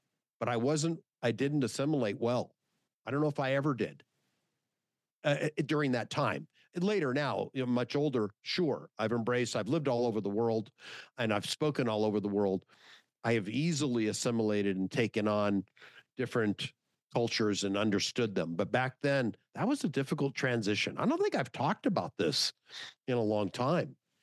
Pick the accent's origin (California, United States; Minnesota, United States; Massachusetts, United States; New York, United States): California, United States; Los Angeles; Grew up in LA.